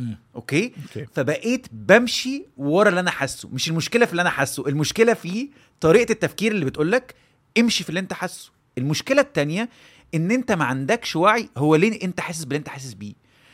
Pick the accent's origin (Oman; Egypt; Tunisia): Egypt; احنا عايشين في مصر لسه في دوائر كتير بتحتقر المشاعر، واحنا من اشهر الجمل عندنا في مصر ان الراجل ما يعيطش.